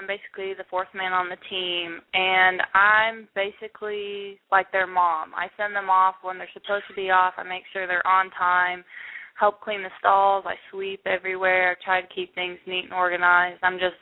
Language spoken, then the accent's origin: English; California, United States; Yes. I'm originally from California, so I actually competed in the Western Championships.